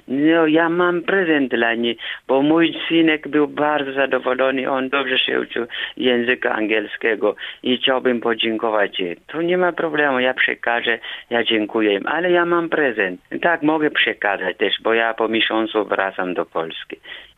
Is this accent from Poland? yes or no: no; South, Ethiopia; Polish is a second language; Ja pochodzę z południowej Etiopii, z plemię Kambata.